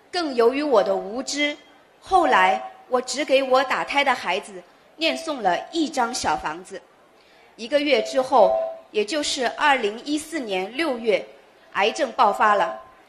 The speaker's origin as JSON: {"language": "Chinese", "town": "Paris", "region": "Île-de-France", "country": "France", "said": "我来自巴黎十九区"}